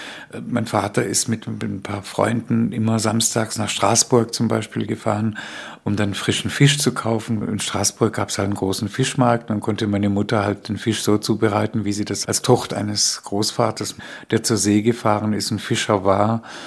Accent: Spain; Und da hat man gespürt, dass man in eine Diktatur einreist als Spanier und Spanierinnen.

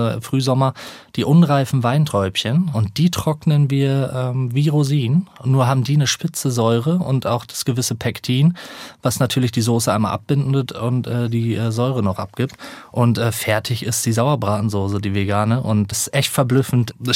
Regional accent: North Rhine-Westphalia, Germany; Ich komme ja aus Münsterland

